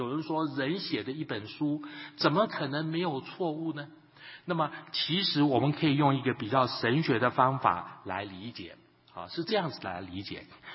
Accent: Chiayi, Chiayi City, Taiwan; 我想我在嘉义长大，台湾的嘉义长大

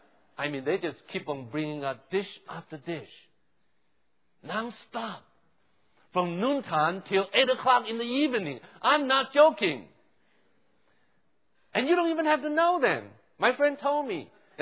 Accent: Taiwan; growing up in Taiwan, I know that's pretty much the customary in Taiwan.

